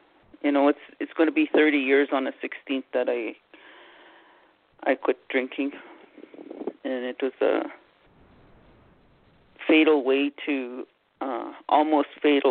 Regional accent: Canada; I'm Anishinaabe from Canada, and I follow my cultural way

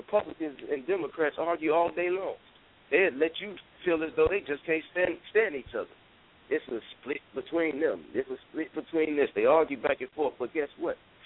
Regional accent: Chicago, Illinois, United States; I'm from Chicago, brother.

